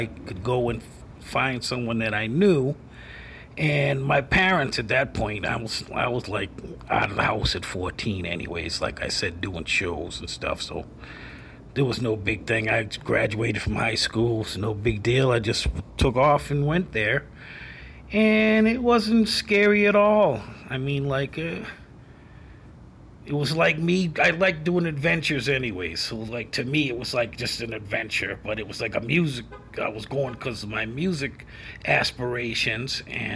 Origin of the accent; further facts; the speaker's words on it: West Medford, Massachusetts, United States; Well, I'm born and raised in a town that's like 8 miles out of Boston, and it's called West Medford. It's in between Arlington, Malden, Stoneham, and Winchester.